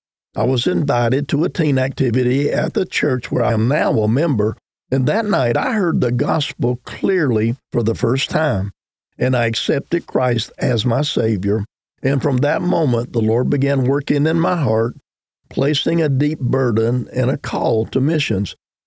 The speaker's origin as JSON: {"language": "English", "country": "Jamaica", "tie": "born or raised there", "moved": "yes", "lives_now": "United States", "said": "I was born and raised in Jamaica, and the message of salvation was unfamiliar to me."}